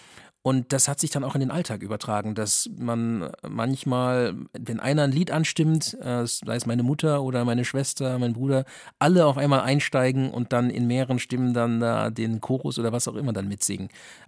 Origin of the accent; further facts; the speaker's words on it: Freirachdorf, Rhineland-Palatinate, Germany; also born or lived in Hesse; aufgewachsen bin ich eigentlich im Westerwald da in der Nähe von Neuwied, Montabaur da, ne? Genau, in Freirachdorf, ein ganz kleines Dorf und Tierdorf.